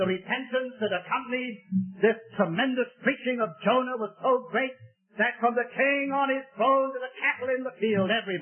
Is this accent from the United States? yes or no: no; Wales, United Kingdom; I was born and brought up in Wales.